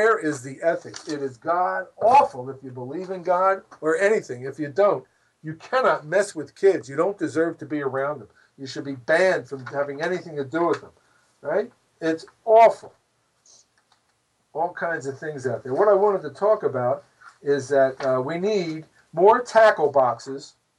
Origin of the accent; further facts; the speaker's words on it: Philadelphia, Pennsylvania, United States; I just read in my hometown of Philadelphia, right?